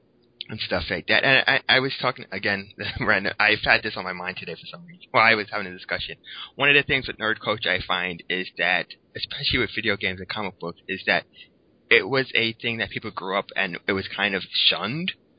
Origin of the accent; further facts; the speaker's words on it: New York City, New York, United States; one of the greatest things for me was growing up in New York City